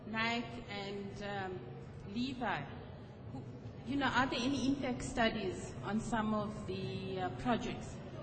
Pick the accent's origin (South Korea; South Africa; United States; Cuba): South Africa; I'm from South Africa.